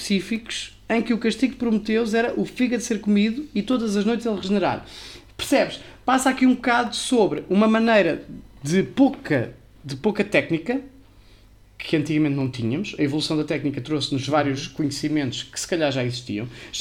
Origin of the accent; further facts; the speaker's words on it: Portugal; born there; como nasci em Portugal sou cristão.